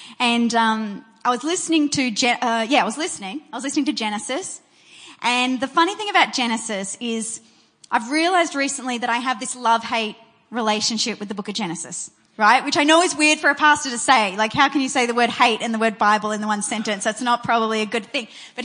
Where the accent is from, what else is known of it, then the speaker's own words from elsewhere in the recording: Sydney, New South Wales, Australia; that I grew up in Sydney